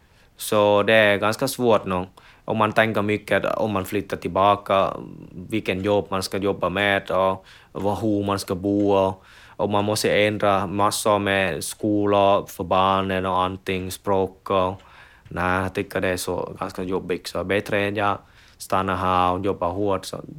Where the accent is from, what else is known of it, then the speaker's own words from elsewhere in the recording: Vietnam; Swedish is a second language; now in Sweden; Men ibland är jag född i Vietnam. Jag växer upp i Vietnam. Och jag förstår kultur i Vietnam.